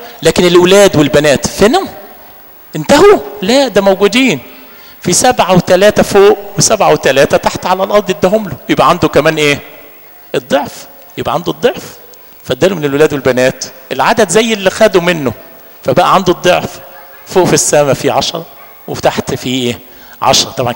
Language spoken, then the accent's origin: Arabic; Egypt; احنا كشعب مصري صعب قوي ان انا اقول اسف